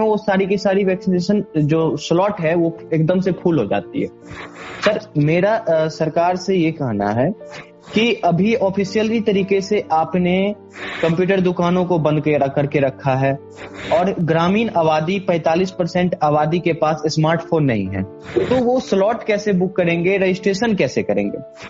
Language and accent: Hindi; Bihar, India; और मेरा घर समस्तीपुर जिले में है।